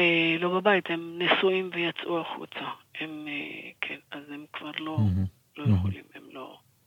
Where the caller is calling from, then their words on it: Jerusalem, Jerusalem District, Israel; אני מירושלים.